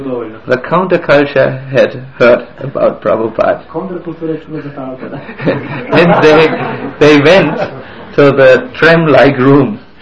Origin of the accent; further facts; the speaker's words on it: Kolkata, West Bengal, India; Yes. I'm from Calcutta. Those of you who have walked through Calcutta in the night, you know, they know.